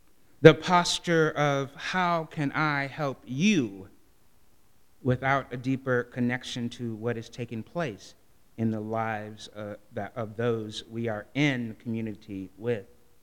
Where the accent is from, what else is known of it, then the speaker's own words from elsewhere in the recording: Madison, Wisconsin, United States; I come from Madison, Wisconsin.